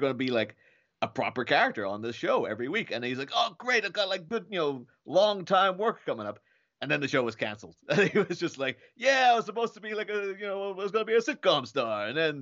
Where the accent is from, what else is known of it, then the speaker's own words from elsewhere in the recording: Ireland; Like, I'm from Ireland. Obviously, there were guns in Ireland for a long time because of the troubles and stuff.